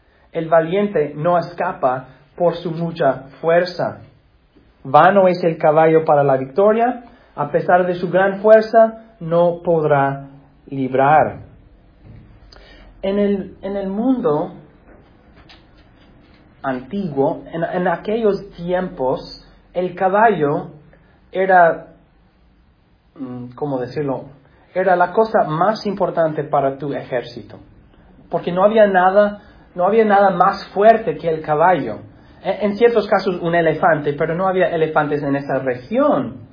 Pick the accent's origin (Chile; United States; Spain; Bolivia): United States; Spanish is a second language; Nosotros, como americanos o estadounidenses, nosotros somos así más o menos con relación a nuestro ejército también. Somos los Estados Unidos